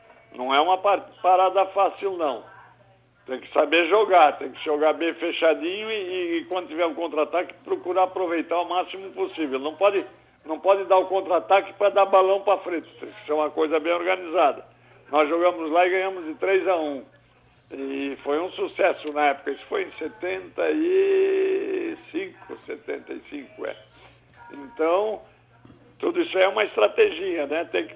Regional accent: Criciúma, Santa Catarina, Brazil; Criciúma é minha terra, né?

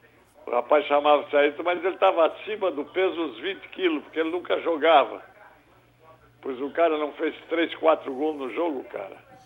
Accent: Criciúma, Santa Catarina, Brazil; Criciúma é minha terra, né?

